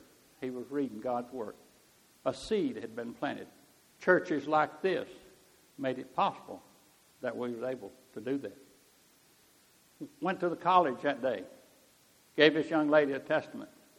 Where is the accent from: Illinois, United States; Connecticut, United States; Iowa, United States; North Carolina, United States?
North Carolina, United States; I said, I'm from North Carolina up here.